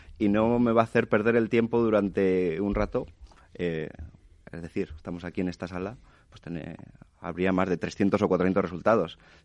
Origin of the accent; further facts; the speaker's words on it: Patones, Community of Madrid, Spain; He puesto el ejemplo, aunque haga ahí publicidad de mi pueblo